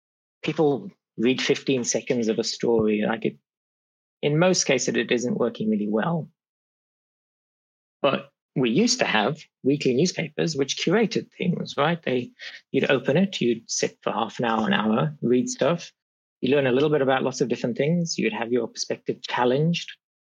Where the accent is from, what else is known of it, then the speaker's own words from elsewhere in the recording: Botswana; also born or lived in Eswatini; So I was born in Eswatini. It was then Swaziland, known as Swaziland. I grew up in Botswana, started my journalism career in South Africa.